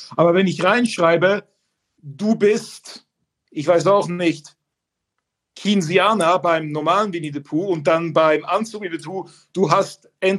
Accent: Switzerland; Ich komme aus der Schweiz. Ich hoffe mal, mein Hochdeutsch ist gut genug. Mein Deutschlehrer kam aus Hannover, hat mir dann den Akzent ziemlich schnell ausgetrieben.

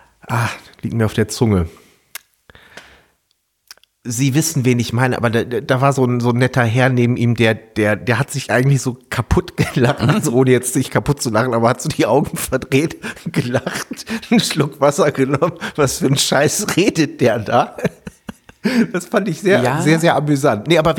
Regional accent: Meerbusch, North Rhine-Westphalia, Germany; wir kommen ja hier aus Meerbusch, sind ja direkt bei Düsseldorf.

